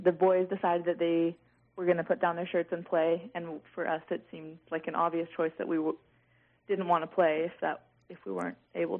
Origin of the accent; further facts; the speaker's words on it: Mendocino, California, United States; I guess it was just after being growing up in Mendocino, we don't have as much exposure to racism and the protests as we would if we grew up in a big city.